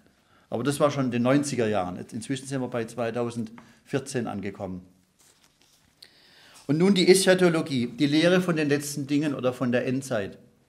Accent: Pforzheim, Baden-Württemberg, Germany; in meiner Heimatstadt Pforzheim stehen inzwischen 4 kirchliche Gemeindehäuser leer.

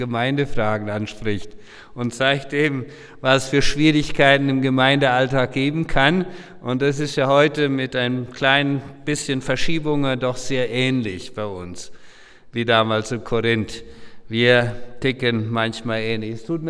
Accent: Chaco, Paraguay; first language Low German; German is a second language; moved away as an adult; now in Switzerland; sind nach Paraguay ausgewandert in den Gran Chaco, wo ich aufgewachsen bin. Plattdeutsch als Muttersprache, Deutsch haben wir gehabt in der Schule. Ich bin mit 25 und halb bin in die Schweiz gekommen, zum ersten Mal nach Europa

